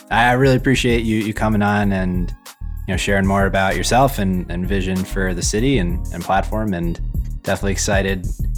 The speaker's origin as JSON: {"language": "English", "town": "Manhattan", "region": "New York", "country": "United States", "tie": "born or raised there", "lives_now": "Cleveland, United States", "said": "I grew up in Manhattan."}